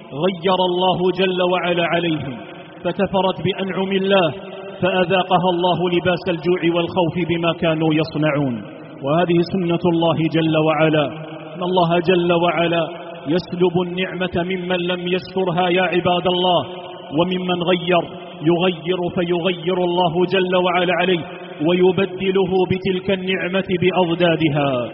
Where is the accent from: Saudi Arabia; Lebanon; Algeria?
Algeria; في بلادنا الجزائر التي استقلت عن المستدمر الفرنسي